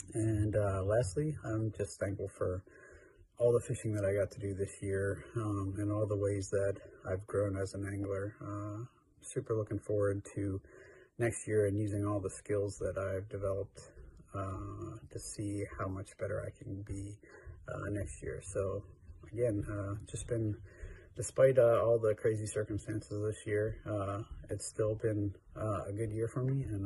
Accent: York, Pennsylvania, United States; I'm from York, PA, and this is what I've been most thankful for this year.

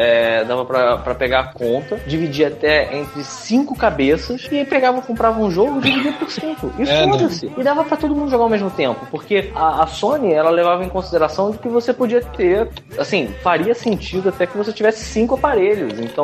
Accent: Brazil; Porque, porra, a gente é brasileiro. E aí aqui é caro.

